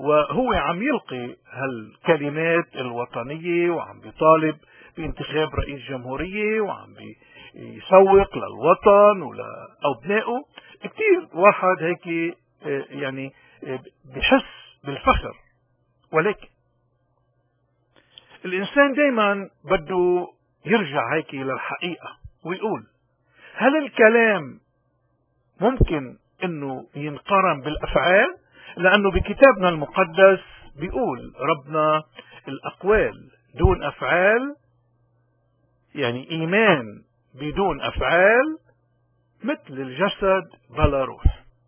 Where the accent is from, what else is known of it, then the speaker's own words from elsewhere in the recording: Lebanon; moved away; نحن كمغتربين لبنانيين